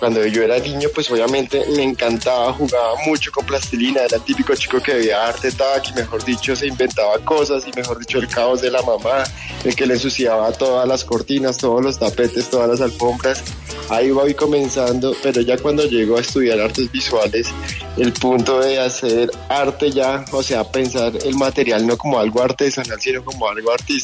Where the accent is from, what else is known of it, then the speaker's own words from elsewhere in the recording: Bogotá, Colombia; Yo soy bogotano, ¿no? Entonces, Bogotá, que siempre está en constante cambio